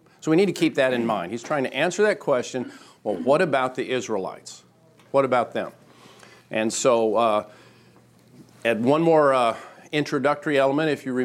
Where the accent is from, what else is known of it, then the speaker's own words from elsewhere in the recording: Oregon, United States; And I had been growing up in Oregon with the nice, cool weather